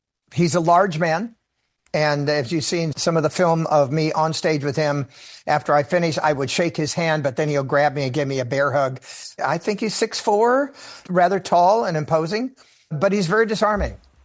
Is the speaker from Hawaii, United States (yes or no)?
no; California, United States; I am from California. I was raised on a sharecropper's farm.